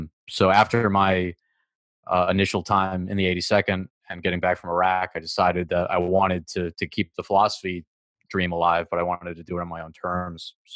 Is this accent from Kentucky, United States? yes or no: no; Massachusetts, United States; Bridgewater State University in my home state of Massachusetts.